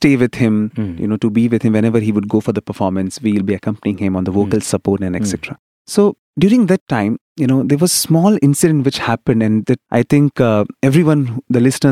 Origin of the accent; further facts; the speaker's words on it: Puttaparthi, Andhra Pradesh, India; I am from Puttaparthi. I am a science student.